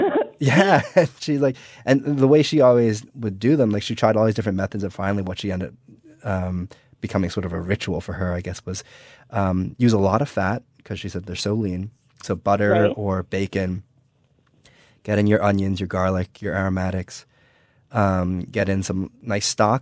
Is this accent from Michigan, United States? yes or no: no; New Jersey, United States; So I grew up in New Jersey and have not had the pleasure of doing much hunting in my life.